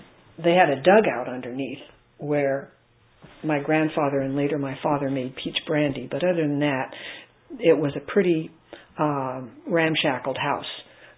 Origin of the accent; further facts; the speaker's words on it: Sacramento, California, United States; born there; And so I was born in Sacramento, but I like to say I was born here.